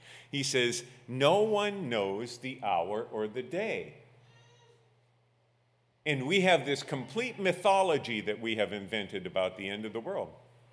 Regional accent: United States; You know, I grew up on Lake Erie. We used to watch them roll across the lake.

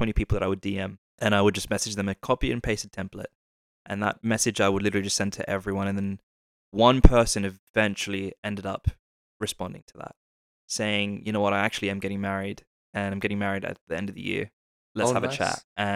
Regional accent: Australia; my background is, I'm from Australia.

